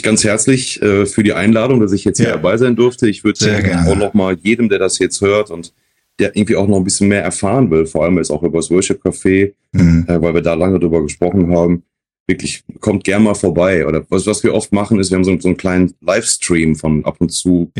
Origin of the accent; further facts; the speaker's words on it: North Rhine-Westphalia, Germany; Ja, alte Scheiße. Bin aus dem Ruhrgebiet.